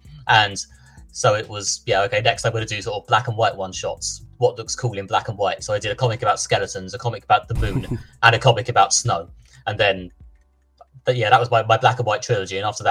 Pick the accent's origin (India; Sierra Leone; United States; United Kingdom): United Kingdom; even though we're both British.